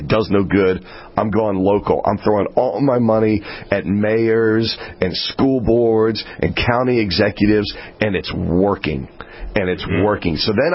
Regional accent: Maryland, United States; born there; I'm in Virginia. Maryland, I can't move back to. I love my state. I was born in Maryland, but it's gone.

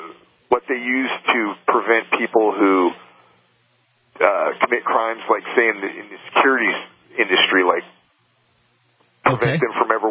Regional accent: Bakersfield, California, United States; born there; I was born in Bakersfield, California. My parents, both born in the United States.

